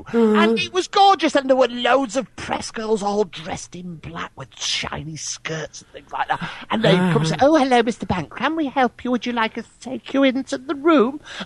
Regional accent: England, United Kingdom; I'm English, and I'm in England.

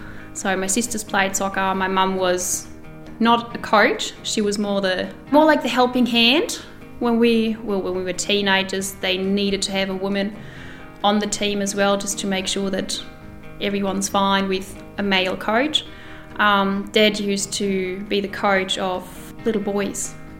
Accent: Germany; moved away as an adult; now in Quambone, Australia; I'm 29 years old. I'm originally from Germany and I live in Quambone on a farm. I came to Australia at the start of 2018

